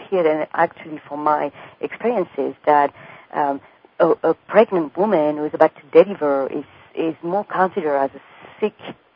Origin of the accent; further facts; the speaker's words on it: France; I come from France